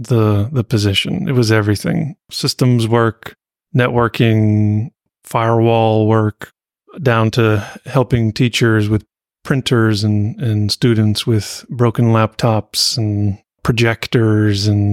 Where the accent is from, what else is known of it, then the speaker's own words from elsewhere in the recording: Reno, Nevada, United States; I grew up in Reno and went to Truckee Meadows Community College for one quarter.